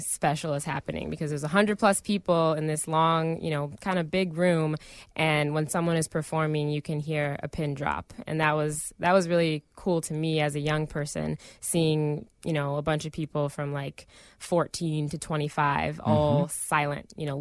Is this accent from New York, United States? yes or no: no; Chicago, Illinois, United States; Yeah, I think growing up in Beverly definitely shaped me as a young person.